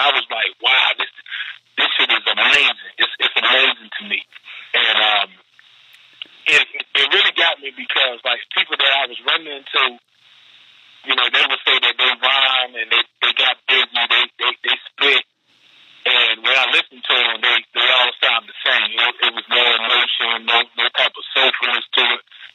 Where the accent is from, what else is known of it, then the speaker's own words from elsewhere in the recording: North Carolina, United States; now in Georgia, United States; He's from Detroit, I'm from North Carolina, we both live in Georgia.